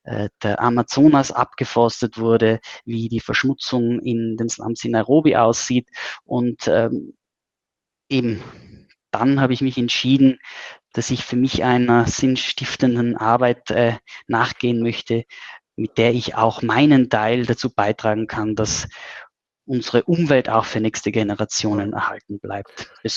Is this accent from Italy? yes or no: yes; Trentino-Alto Adige, Italy; Ich bin gebürtiger Südtiroler und damit in einer bekannten Tourismusdestination aufgewachsen